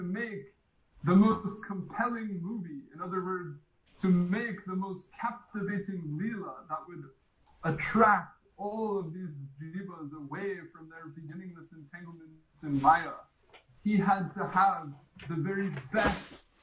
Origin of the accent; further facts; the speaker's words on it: United States; I'm from America.